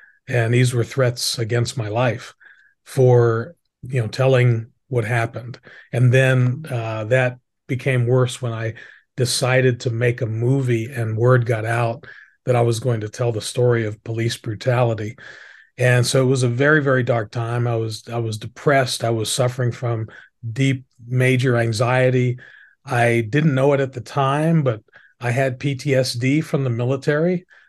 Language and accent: English; Washington, District of Columbia, United States; born there; So I'm currently 59 years old. I was born in Washington, D.C. in 1963.